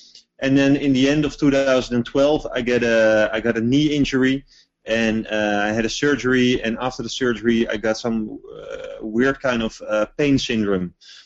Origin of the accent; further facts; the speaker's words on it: Amsterdam, North Holland, Netherlands; English is a second language; Yeah, I'm still from Amsterdam.